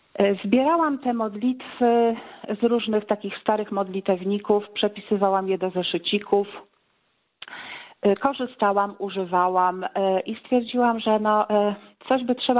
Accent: Kotuń, Masovian Voivodeship, Poland; Ja pochodzę z parafii pod wezwaniem świętego Antoniego Padewskiego. To jest taka mała parafia w Kotuniu koło Siedlec

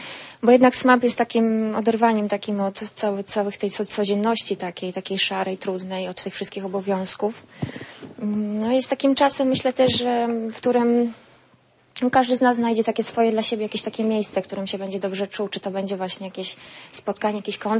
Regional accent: Ustrzyki Dolne, Subcarpathian Voivodeship, Poland; now in Lublin, Poland; Czy ja jestem z Ustrzyk akurat Dolnych. Znaczy aktualnie studiuję w Lublinie

